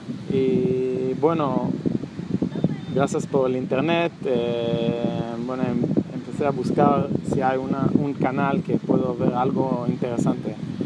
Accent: Israel; Creo que soy la primera israelí que asiste de público en este programa.

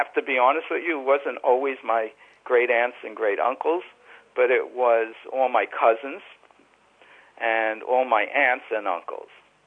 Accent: New York City, New York, United States; I grew up in East New York, Brooklyn.

